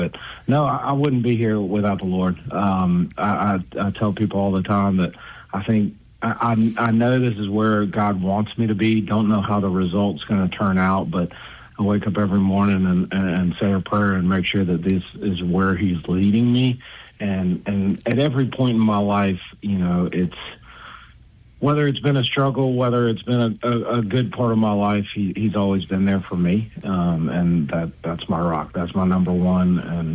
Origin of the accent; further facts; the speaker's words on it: Alabama, United States; Yeah, the short version is I grew up here in Baldwin County.